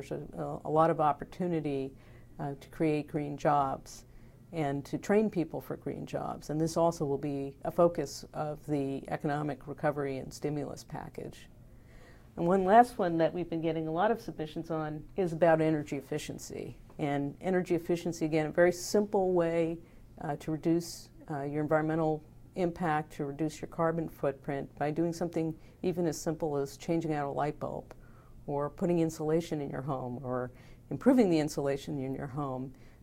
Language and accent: English; California, United States; And I'm from California, and we just voted for high-speed rail